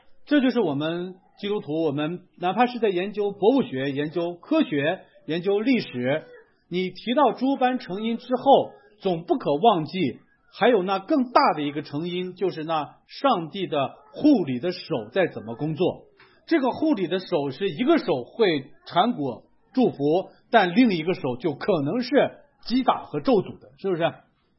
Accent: Shanxi, China; 我就是那儿的人，我山西人，可是我小时候并不知道有这个神。

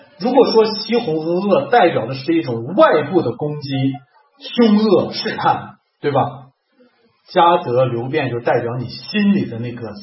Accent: China; 我们中国人觉得不患寡但患不均

